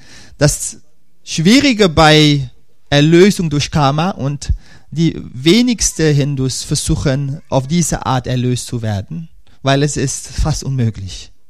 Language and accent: German; Suriname; Wir sind in Suriname groß geworden, Mann und ich.